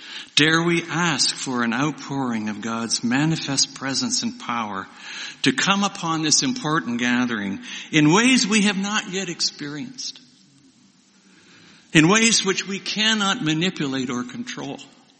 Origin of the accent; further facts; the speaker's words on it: Ontario, Canada; Kid growing up in Ontario where there are more lakes than there are cars.